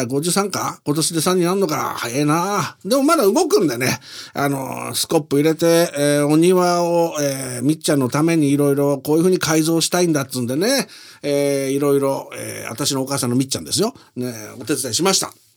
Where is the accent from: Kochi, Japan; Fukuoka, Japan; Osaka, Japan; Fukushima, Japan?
Fukushima, Japan; 私の田舎の福島の方にね帰りました。